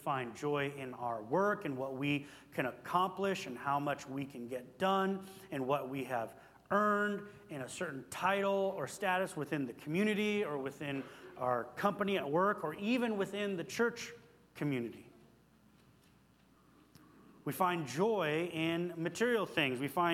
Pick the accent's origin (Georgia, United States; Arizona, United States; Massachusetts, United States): Arizona, United States; Phoenix; So I grew up in Phoenix.